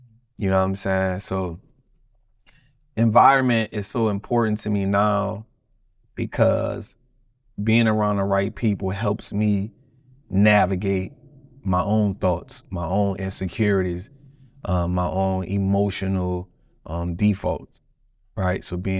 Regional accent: United States; it's not easy being a black man growing up in America, but I can tell you that I wouldn't want to be nothing else.

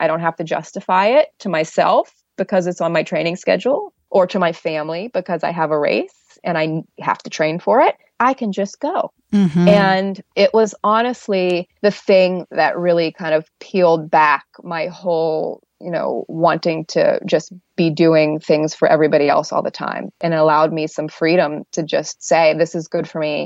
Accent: Pittsburgh, Pennsylvania, United States; I ran it in Pittsburgh, which is my hometown, which was very emotional for me to be running through all of my old neighborhoods.

